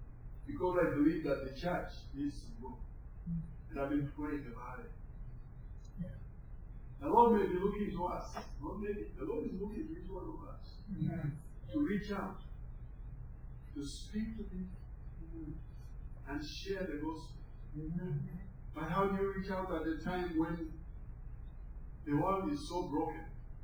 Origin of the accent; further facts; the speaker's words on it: Canada; then you have already found out where I don't come from. I'm just Canadian.